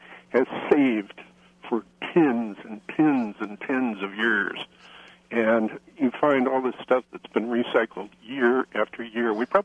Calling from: Southbury, Connecticut, United States; Hello, Faith. I'm calling from Southbury.

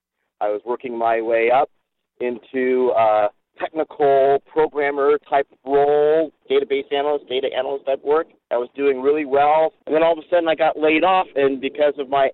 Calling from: Renton, Washington, United States; I'm calling from Renton

